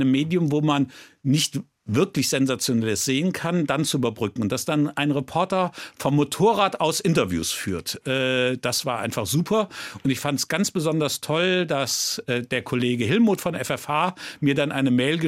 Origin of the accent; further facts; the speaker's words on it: Rhineland-Palatinate, Germany; Ich bin aufgewachsen in Rheinland-Pfalz